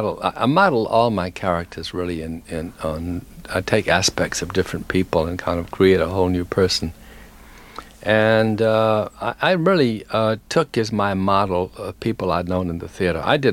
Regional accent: Wharton, Texas, United States; I knew there was no future in that in Wharton, except, you know, the little theater, and that I had exhausted that.

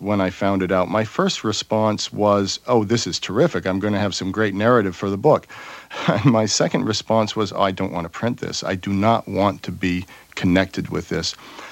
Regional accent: United States; When I grew up in America, I wanted to be as little German as possible, and my parents conspired to help me be as little German as possible.

